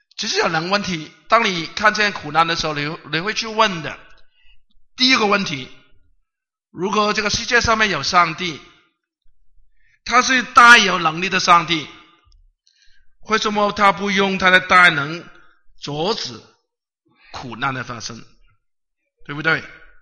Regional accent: Guangdong, China; 其实这句呢是我们广东人很喜欢唱一首歌啊。

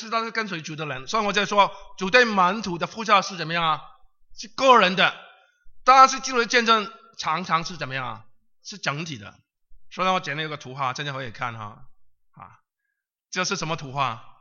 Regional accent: Guangdong, China; 所以呢，我们广东人呢，对不起哈啊，我既然离开你了，我就不怕你说我讲广东的事情了。

